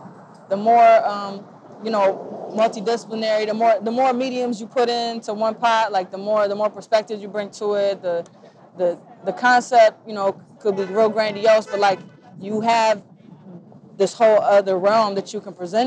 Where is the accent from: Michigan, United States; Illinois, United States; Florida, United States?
Michigan, United States; Ann Arbor; Man, growing up in Ann Arbor, like, you know, you saw a lot of people who were, like, older